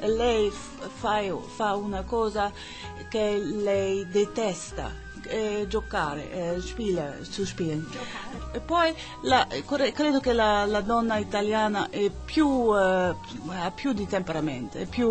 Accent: Germany; Italian is a second language; now in Naples, Italy; Io sono una tedesca nel famiglia, una tedesca che abita nel Napoli per 30 anni, però io non sono un'italiana

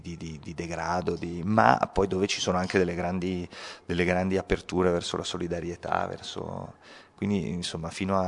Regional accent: Milan, Lombardy, Italy; Io sono di Milano

